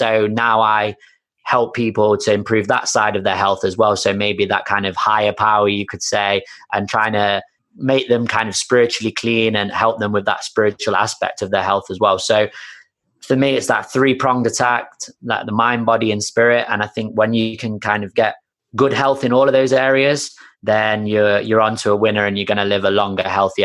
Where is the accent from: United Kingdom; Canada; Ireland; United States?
United Kingdom; Nottingham, East Midlands; I opened my own gym here in my hometown of Nottingham in the UK.